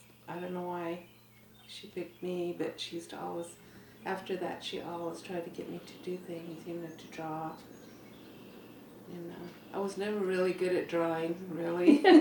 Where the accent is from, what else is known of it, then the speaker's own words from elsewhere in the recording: Usk, Washington, United States; first language Kalispell; English is a second language; also born or lived in Creston, Canada; I was born in Creston, British Columbia, and I was raised by … in Usk, Washington, on the Kalispell Indian Reservation there.